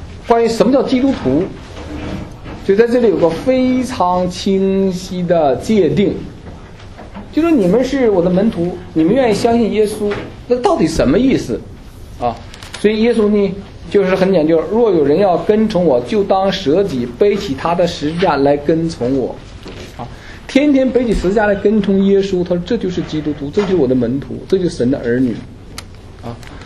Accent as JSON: {"language": "Chinese", "country": "China", "said": "这个我们中国人信仰之后有个传统的误区"}